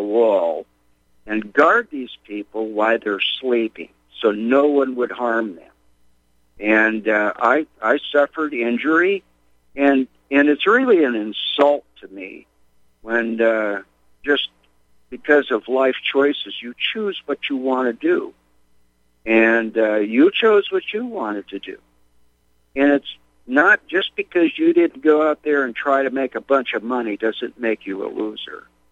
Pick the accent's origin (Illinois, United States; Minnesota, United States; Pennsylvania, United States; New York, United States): Minnesota, United States; originally I'm from Minnesota, and I feel really bad for a lot of people in Minnesota